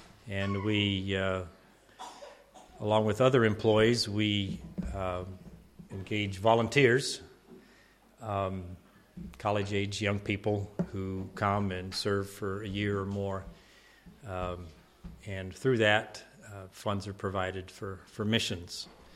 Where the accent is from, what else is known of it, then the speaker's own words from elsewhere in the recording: Indiana, United States; moved away as an adult; now in Arkansas, United States; I'm from Arkansas. I was born in Indiana and grew up there, got married, and lived there 9 years after we were married. And then God called us to Arkansas